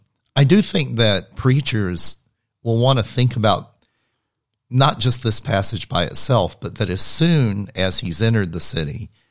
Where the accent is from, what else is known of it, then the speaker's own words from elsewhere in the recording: Alabama, United States; Yeah, I grew up in Alabama, so some people will hear that.